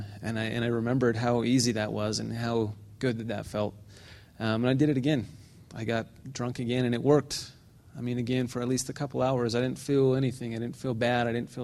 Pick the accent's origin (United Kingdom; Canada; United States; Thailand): United States; Orem, Utah; I grew up in Orem, in a very LDS household, very believing, very functional, white, upper middle class, privileged